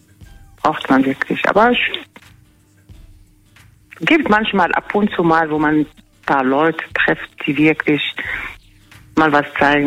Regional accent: Morocco; German is a second language; now in Germany; Und wir selber als Marokkaner in Marokko haben wir auch ein bisschen was Schlimmes erlebt.

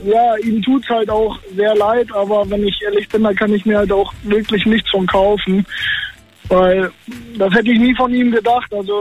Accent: Limburg, Hesse, Germany; Ich komme aus Limburg.

